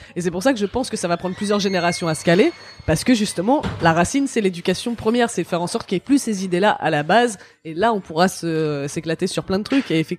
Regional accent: France; born there; il y a vraiment des gens qui veulent que je retourne dans mon pays alors que je suis né en France, quoi.

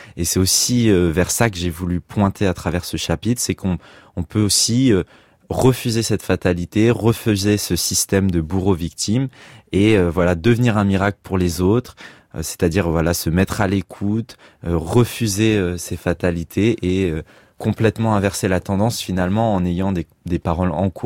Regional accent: Saint-Cyr-sur-Loire, Centre-Val de Loire, France; Alors j'ai grandi à Saint-Cyr-sur-Loire, qui est une ville de l'Indre-et-Loire, à côté de Tours.

